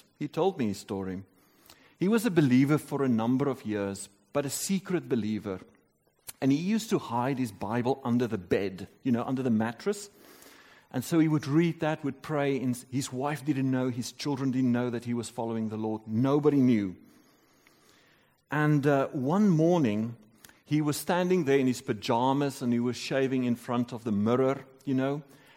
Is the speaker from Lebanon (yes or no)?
no; South Africa; As a South African, you know, kind of they don't welcome us so much there.